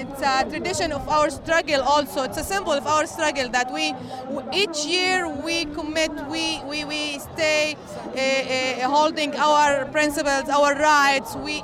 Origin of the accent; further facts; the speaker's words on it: Arraba, Northern District, Israel; I'm from Arabe, and Arabe is one of the villages that one of the triangle, the villages of the land day in 1976.